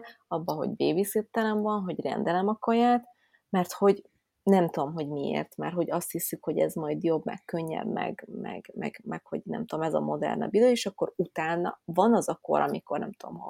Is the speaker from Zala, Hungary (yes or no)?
no; Budapest, Hungary; Én, aki, értitek, fővárosban nőttem föl, és az állatkertben láttam kecskét.